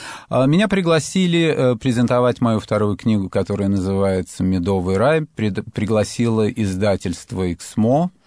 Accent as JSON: {"language": "Russian", "region": "Moscow", "country": "Russia", "tie": "born or raised there", "said": "Я абсолютно городской человек, я... Вырос в Москве на Таганке"}